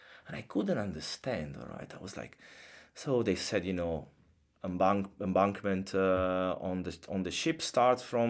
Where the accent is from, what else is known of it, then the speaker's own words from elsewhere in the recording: Genoa, Liguria, Italy; I am from Genoa. It's a seaside city. You have ferries going to the island. And then my mother's family comes from Sardinia Island.